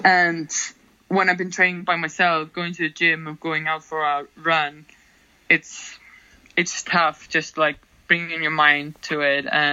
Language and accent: English; Iceland; because I was from Iceland